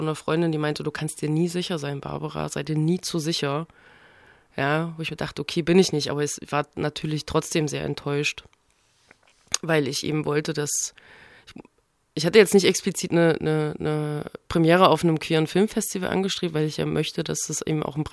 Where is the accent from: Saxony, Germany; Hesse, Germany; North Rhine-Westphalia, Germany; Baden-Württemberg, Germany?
Saxony, Germany; Leipzig; Als Leipziger Filmemacherin